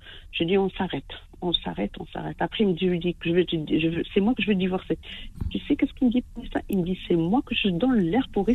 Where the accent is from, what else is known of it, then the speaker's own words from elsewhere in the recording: Oran, Oran Province, Algeria; moi je suis d'Oran.